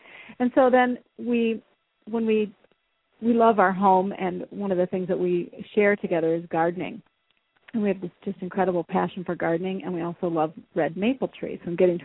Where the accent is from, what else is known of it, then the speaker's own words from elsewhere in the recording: California, United States; moved away; we moved here originally from California, so it would be kind of like a move back.